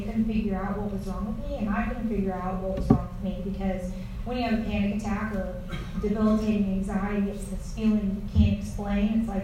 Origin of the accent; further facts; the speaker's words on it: Atlanta, Georgia, United States; So I am from Atlanta, Georgia. I went to Wesleyan High School. So I went to a small private Christian school in Norcross, Georgia.